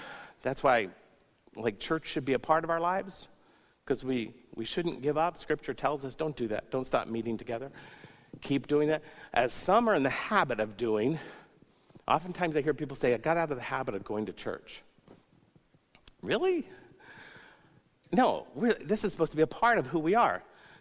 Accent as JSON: {"language": "English", "region": "the South", "country": "United States", "tie": "born or raised there", "said": "I mean, I grew up in the South, and we greeted people we didn't know. We moved to the North, and I greeted people I didn't know"}